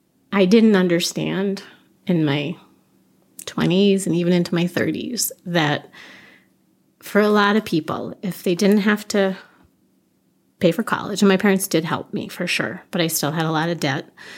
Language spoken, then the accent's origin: English; Washington, Vermont, United States; I grew up in Washington, Vermont, which is a little town, a few towns over from here.